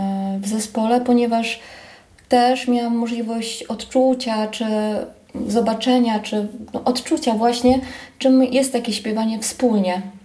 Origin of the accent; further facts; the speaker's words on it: Lublin, Lublin Voivodeship, Poland; now in Olsztyn, Poland; Ja jestem z Lublina i do Olsztyna przeprowadziłam się za mężem, tak.